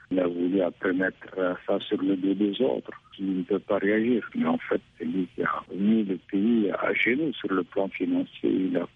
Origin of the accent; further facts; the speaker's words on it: Chad; L'histoire de la primature chez nous au Tchad est arrivée avec les accords de Khartoum